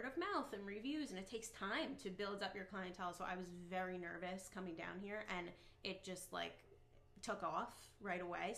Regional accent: Long Island, New York, United States; moved away as an adult; So my husband and I moved here from Long Island, New York.

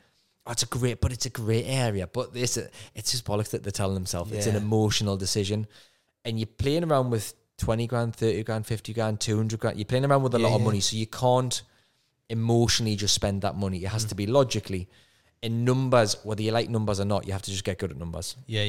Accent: Newcastle upon Tyne, North East England, United Kingdom; now in Wales; It's North Wales, by the way, just over the border, and I'm still a Geordie

